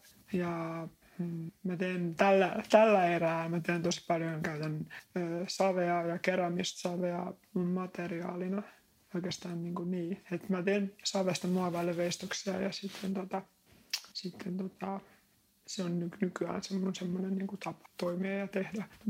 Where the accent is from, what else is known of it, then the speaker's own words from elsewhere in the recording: Hyvinkää, Uusimaa, Finland; paljolti niin kuin Hyvinkäällä, missä mä oon kotoisin